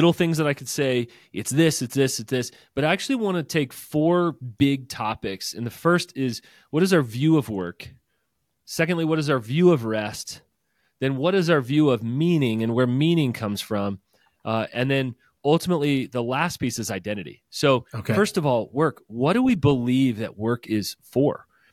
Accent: Charlottesville, Virginia, United States; I grew up in Charlottesville, so university town there right next to Shenandoah National Park.

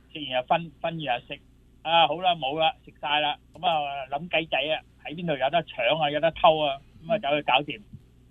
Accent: China; 我哋呢度呢啲，我哋中国人啊，好少都见啊

